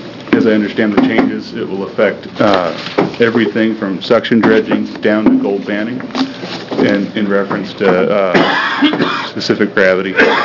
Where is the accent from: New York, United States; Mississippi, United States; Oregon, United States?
Oregon, United States; Albany; from Albany, and I'm representing myself.